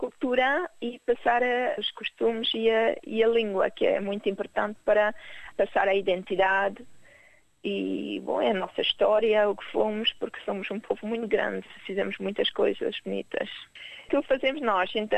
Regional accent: France; Portuguese is a second language; Eu acho que é francês, porque como cresci em França, é o francês. Pois diria, se calhar, o espanhol, porque falo espanhol todos os dias com o meu marido. E, bom, inglês, espanhol, sim, igual. E o português, se calhar, é o que, infelizmente, falo menos

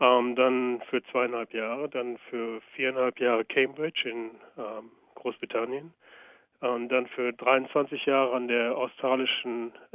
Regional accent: Germany; moved away as an adult; Ja, also ich bin in Deutschland groß geworden, auch akademisch.

